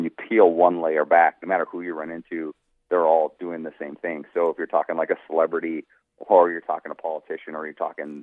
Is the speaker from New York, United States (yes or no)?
no; North Dakota, United States; now in Utah, United States; I'm from North Dakota, Troy's from Minnesota. I live in Utah right now.